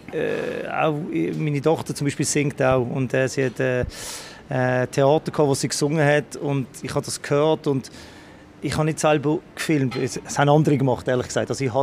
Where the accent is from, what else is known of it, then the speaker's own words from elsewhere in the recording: Basel, Basel-Stadt, Switzerland; Aber für mich als Basler, zuerst mal wirklich einen Titel können zu feiern mit einem anderen Standing, oder?